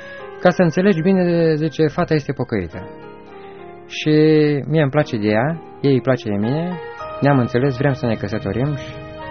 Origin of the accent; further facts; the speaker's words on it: Gherla, Cluj County, Romania; born there; proveneam dintr-o familie foarte săracă, m-am născut în Gherla